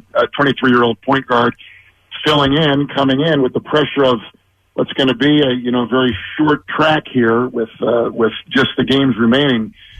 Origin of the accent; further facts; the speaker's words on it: Midwest, United States; I was born and raised in the Midwest. We live in the Midwest. That's where my family's from.